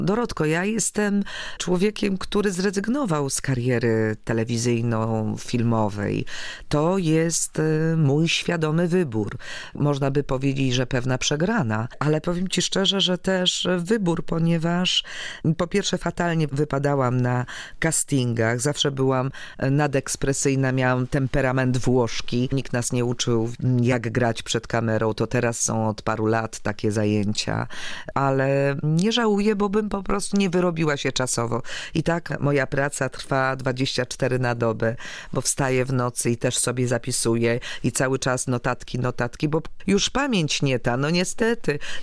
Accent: Podlaskie Voivodeship, Poland; Ale to Podlasie mnie tego nauczyło. Ja się wychowywałam w domu, w którym wszyscy się znali

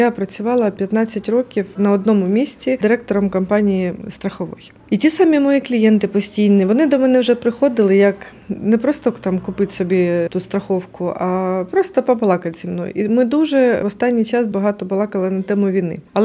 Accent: Kakhovka, Kherson Oblast, Ukraine; moved away; Тобто ми з Каховки по селах, через ці блокпости ми виїхали на Миколаїв.

